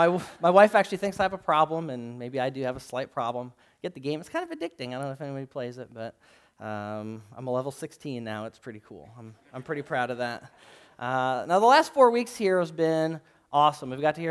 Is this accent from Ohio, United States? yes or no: no; Michigan, United States; I grew up in Michigan, and in Michigan, there's a great divide.